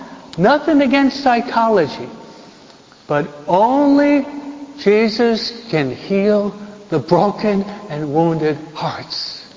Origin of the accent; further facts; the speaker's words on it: New York, United States; I'm a New Yorker, huh?